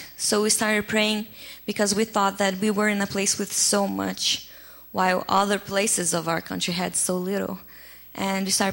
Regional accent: South Region, Brazil; I was born in Brazil, and I'm a missionary kid. My parents were missionaries, not in the Amazon, in a different forest in the south of Brazil. And I grew up in a very little fishing village.

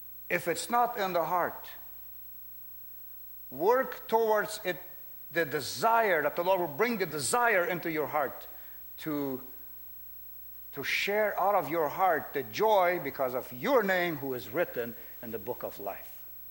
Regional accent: Brazil; moved away as an adult; we are from Brazil. Originally, we lived there about 40 years. The last 10 years in Brazil, at least, we were living, 11 years actually, we were living in a big city called Curitiba.

